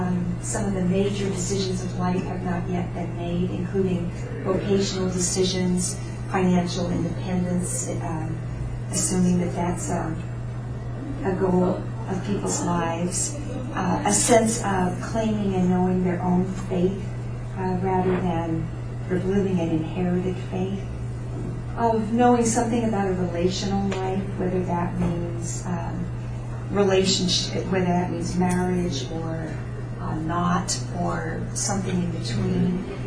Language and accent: English; Washington, United States; This is a conversation in my home, or a congregation in my home state, Washington State